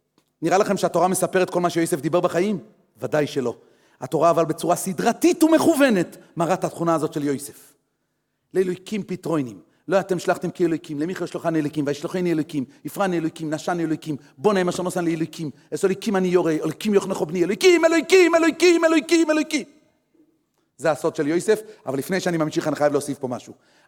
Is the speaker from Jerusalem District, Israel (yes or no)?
yes; Jerusalem, Jerusalem District, Israel; אני ירושלמי, מדורי דורות